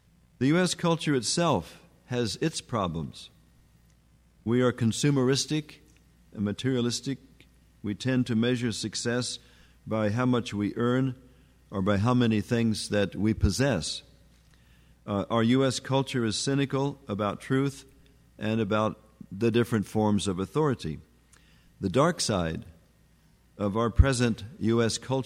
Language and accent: English; Texarkana, Texas, United States; I grew up in Texarkana, Texas, which had basically a southern culture. It's on the border of Arkansas and Texas.